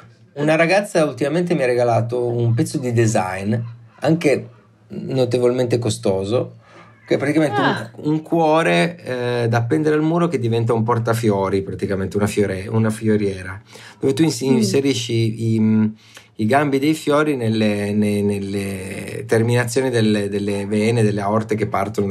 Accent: Turin, Piedmont, Italy; sarà che siamo torinesi

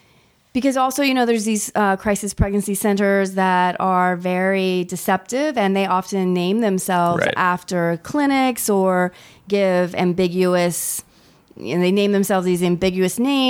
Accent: Ohio, United States; I grew up in Central Ohio. My immediate family were farmers, actually. And when my parents divorced, I moved into the city.

